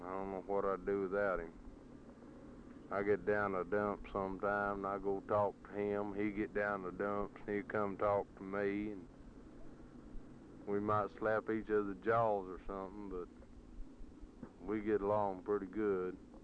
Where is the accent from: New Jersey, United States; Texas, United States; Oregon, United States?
Texas, United States; We they all know that we feed a lot of bull, being we're from Texas